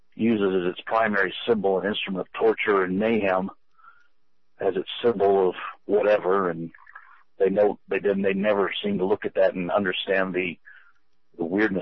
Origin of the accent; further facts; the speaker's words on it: Virginia, United States; I mean, like I said, I grew up in Southwest Virginia, and that was thick down through there.